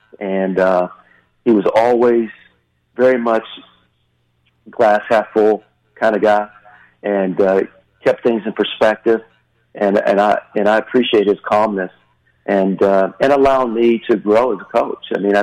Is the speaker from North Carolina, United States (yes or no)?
yes; North Carolina, United States; We're both from North Carolina. He went to Lenore Ryan. I went to Elon, you know, old Carolina Conference guys.